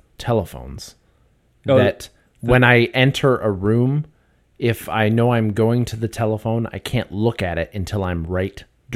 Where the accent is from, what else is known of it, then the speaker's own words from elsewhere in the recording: Canada; As you know, I don't, you know, I'm a Canadian.